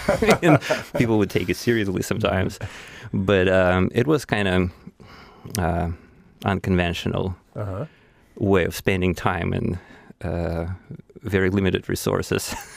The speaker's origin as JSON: {"language": "English", "region": "Saint Petersburg", "country": "Russia", "tie": "born or raised there", "second_language": "English", "said": "Well, I grew up in St. Petersburg. It's the second largest city in Russia."}